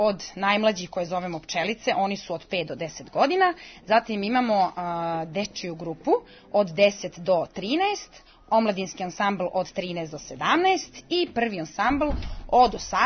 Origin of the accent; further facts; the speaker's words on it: Podgorica, Montenegro; also born or lived in Belgrade; now in Paris, France; Pa ja sam inače iz Podgorice